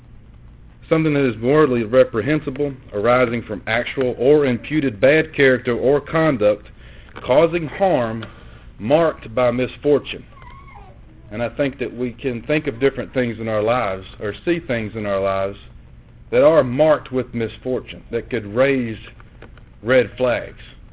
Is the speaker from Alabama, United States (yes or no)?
yes; Alabama, United States; I'm from Alabama, I have to get a dictionary to get the interpretation of words that are already in a definition.